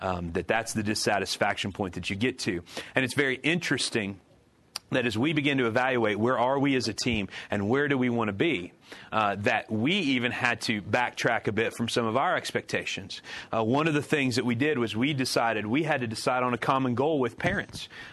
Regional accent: Illinois, United States; again, I'm a small town farm boy from Illinois. There are more members of our church than population of my hometown.

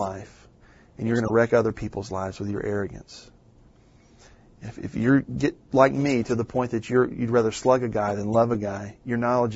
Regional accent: Louisiana, United States; And it was the State Baptist College where I'm from. I'm from Louisiana.

